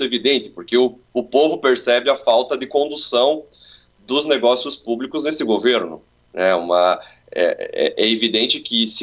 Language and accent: Portuguese; Curitiba, Paraná, Brazil; Eu sou de Curitiba, né, da famigerada República de Curitiba